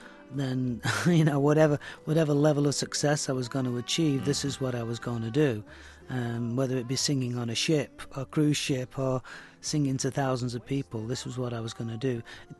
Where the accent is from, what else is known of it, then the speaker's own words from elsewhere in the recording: United Kingdom; probably principally because we're Europeans, you know, and we're British.